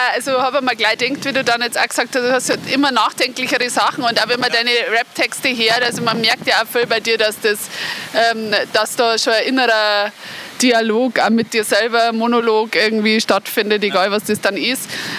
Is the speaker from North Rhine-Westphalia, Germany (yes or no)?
no; Bavaria, Germany; Ich bin am Land aufgewachsen, war dann in der Stadt, so wie du, und bin dann zurückgekommen. Es war in einem anderen Teil vom Landkreis Rengsburg